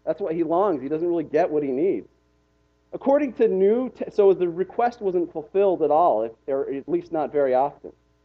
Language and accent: English; Utah, United States; maybe this is a result of growing up in Utah around Mormons who were uncharacteristically gentle people.